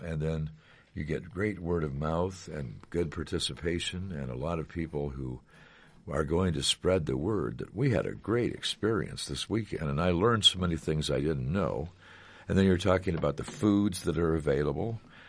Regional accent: Story City, Iowa, United States; Now, I'm from Story City.

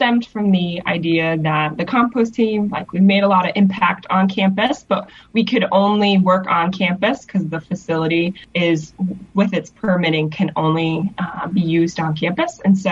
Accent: Elkader, Iowa, United States; And so I'm originally from Northeast Iowa in Elkader, Iowa, very small town up there

